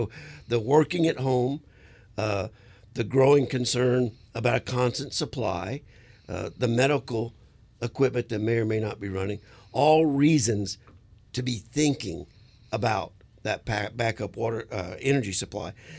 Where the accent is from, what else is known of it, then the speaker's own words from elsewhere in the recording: Louisiana, United States; I'm originally from South Louisiana.